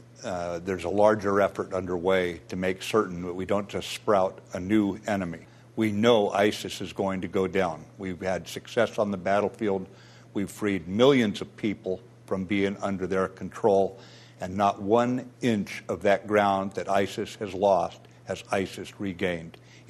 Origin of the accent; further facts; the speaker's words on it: the American West, United States; I'm from the American West. We have forest fires out there.